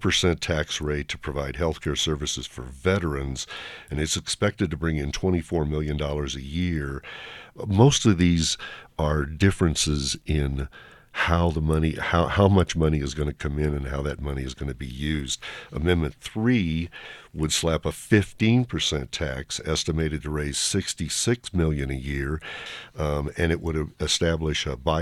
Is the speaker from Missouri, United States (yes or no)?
yes; Missouri, United States; The final one is in Missouri, my home state.